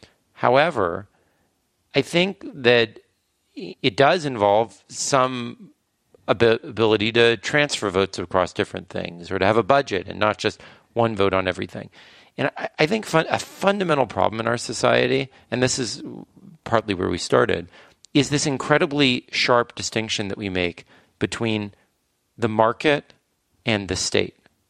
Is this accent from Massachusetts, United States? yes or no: no; California, United States; Yeah, well, I grew up in California.